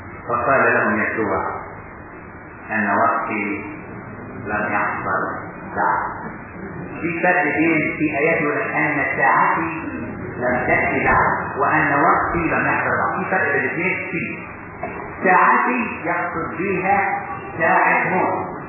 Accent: Upper Egypt, Egypt; زي عندنا في الصعيد زي دلوقتي الاعمام يسموه اب

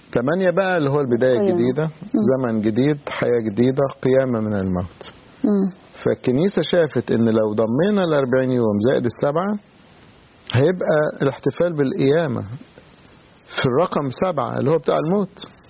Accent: Egypt

